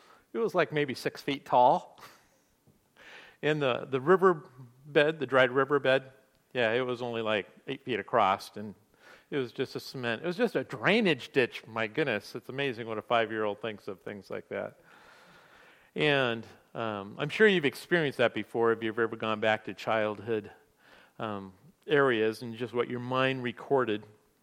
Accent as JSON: {"language": "English", "town": "San Jose", "region": "California", "country": "United States", "tie": "born or raised there", "also_born_or_lived": "Richmond", "said": "I was born in Richmond, California. It's across the bay from San Francisco, and I might say it's not the nicest part of the world. Actually, it's one of the more unfavorable parts in the Bay Area. But I grew up just south of there"}